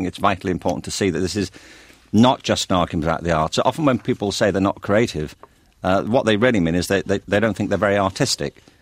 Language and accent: English; Liverpool, North West England, United Kingdom; I was growing up in Liverpool. In the early 1960s, I was 13 when … burst on the scene.